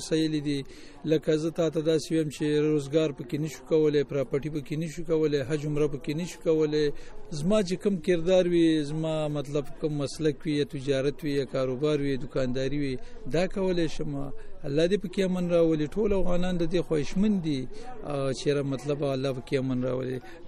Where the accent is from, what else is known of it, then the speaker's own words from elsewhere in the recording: Nangarhar, Afghanistan; now in Peshawar, Pakistan; او زه دلته د پېښور اوسېدونکی یم بره د ننګرهار ولایت د غنیخیل ولسوالۍ